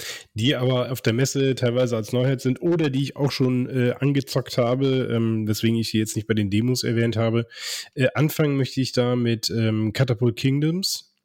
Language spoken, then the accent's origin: German; Cologne, North Rhine-Westphalia, Germany; ganz, ganz liebe Grüße in meine Heimat, ins die schönste Stadt Deutschlands, ins wunderschöne Köln.